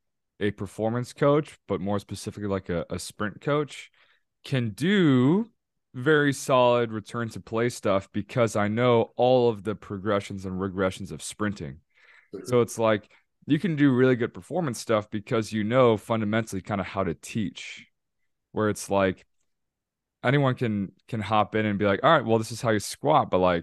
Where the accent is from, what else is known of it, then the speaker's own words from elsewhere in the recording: Chicago, Illinois, United States; also born or lived in Texas / Missouri; I'm from Chicago. I did 2 years in Texas, 4 years in Missouri for school.